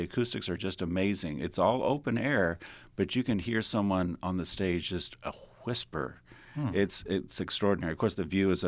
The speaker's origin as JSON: {"language": "English", "town": "Dallas", "region": "Texas", "country": "United States", "tie": "born or raised there", "also_born_or_lived": "Georgia / New York City", "said": "I was born in Georgia, but I did grow up in Dallas, Texas, and went to school, got my music degree from IU Bloomington, the world's best music school, if I say so myself. And I've lived all over. I've lived in New York City."}